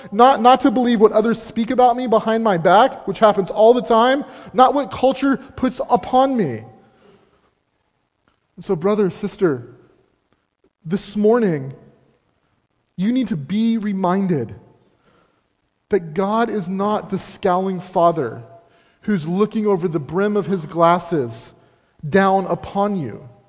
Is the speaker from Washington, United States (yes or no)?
yes; Seattle, Washington, United States; I was born in Seattle, and growing up in Seattle, I learned to like to.